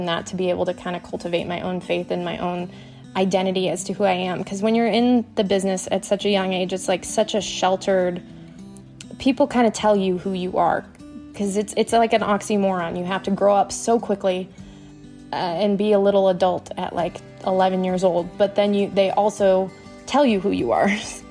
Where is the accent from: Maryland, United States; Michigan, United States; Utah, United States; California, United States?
Michigan, United States